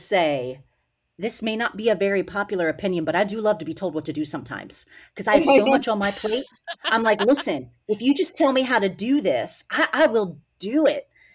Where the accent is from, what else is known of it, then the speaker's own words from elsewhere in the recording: Maryland, United States; the kind of innovative instructional strategies that were being used and in my hometown in Maryland.